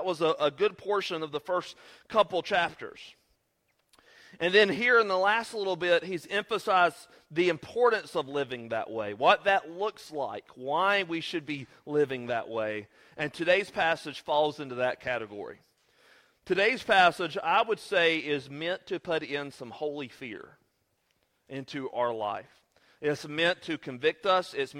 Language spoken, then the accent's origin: English; Seagrove, United States; either because of not being able to hear on my right ear or because I'm from Seagrove.